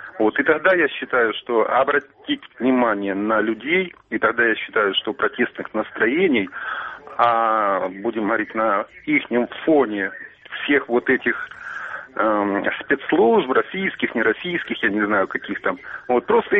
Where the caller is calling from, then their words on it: Avdiivka, Donetsk Oblast, Ukraine; Авдеевка, Донецкая область.